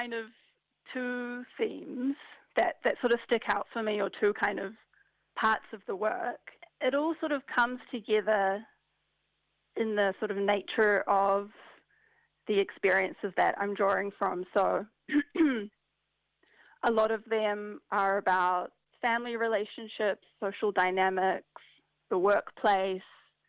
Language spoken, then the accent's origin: English; Auckland, New Zealand; I'm a painter from Auckland